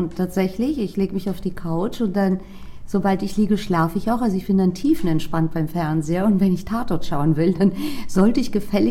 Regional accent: Greece; Also ich komme aus Griechenland, deswegen bin ich sehr oft in Griechenland.

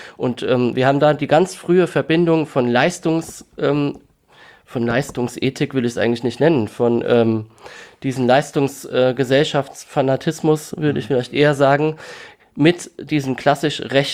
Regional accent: Rhineland-Palatinate, Germany; accent: Palatinate dialect; dass ich bis kurz zuvor noch jeden Tag ganz normal in meinem Dialekt gesprochen habe. Das ist jetzt bei uns in der Pfalz sehr üblich, mehr als vielleicht anderswo.

